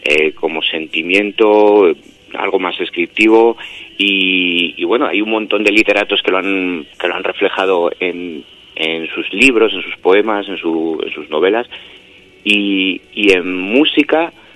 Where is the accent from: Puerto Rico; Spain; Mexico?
Spain; Castile; algo un poquito basado en mi tierra, en mis raíces, en esa Castilla